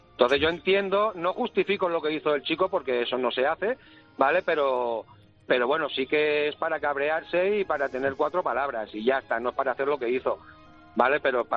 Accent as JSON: {"language": "Spanish", "town": "Cornellà de Llobregat", "region": "Catalonia", "country": "Spain", "said": "Yo estoy casi toda la semana fuera de casa y también soy de Cornellá"}